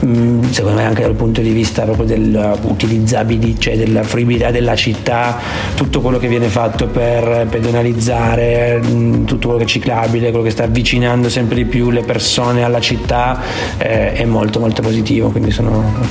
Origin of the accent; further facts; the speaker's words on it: Turin, Piedmont, Italy; a noi è venuto anche bene perché siamo cresciuti, nati e cresciuti a Torino